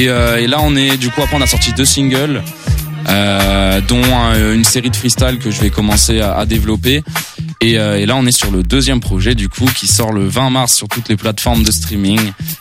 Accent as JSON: {"language": "French", "town": "Saint-Saturnin", "region": "Pays de la Loire", "country": "France", "tie": "born or raised there", "said": "Moi, je suis d'Angers, mais dans la campagne, à côté. Je suis pas loin de Brissac-Quincé, dans un village qui s'appelle Saint-Saturnin. Oui. Et voilà, j'ai grandi là-bas."}